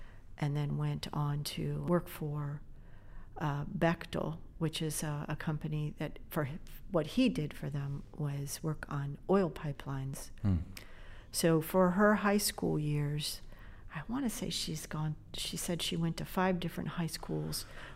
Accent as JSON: {"language": "English", "town": "North Palm Beach", "region": "Florida", "country": "United States", "tie": "born or raised there", "said": "It was about a 30-minute drive north from where I grew up in North Palm Beach."}